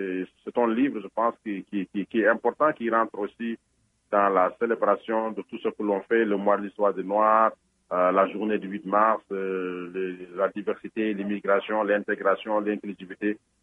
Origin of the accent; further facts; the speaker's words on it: Senegal; moved away as an adult; je suis originaire du Sénégal. C'est là où j'ai commencé mes études élémentaires, secondaires, mais même mes deux, trois premières années d'université. Ensuite, je suis allé faire mes études en France.